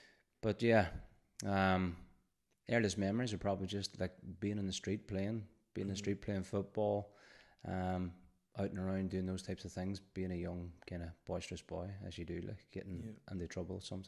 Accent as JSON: {"language": "English", "region": "Northern Ireland", "country": "United Kingdom", "tie": "born or raised there", "said": "I grew up in Gaelia, which isn't too far from here in Derry. The youngest of seven. I grew up in the 80s, 90s."}